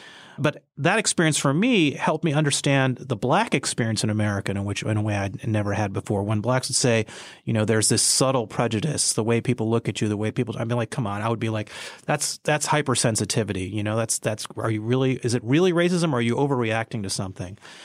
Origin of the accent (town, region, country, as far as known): Michigan, United States; born or raised there